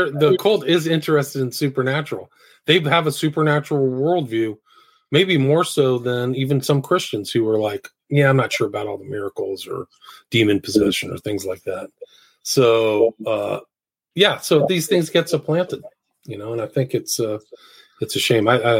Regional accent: San Francisco, California, United States; Like, I grew up in San Francisco, and it's like, I think there's that book, San Francisco.

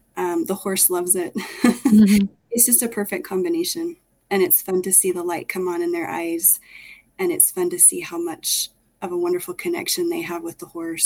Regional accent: Genola, Utah, United States; I grew up in Genola, not very far from where I live now. I have been a mom for most of my adult life, just loving to live on our small farm

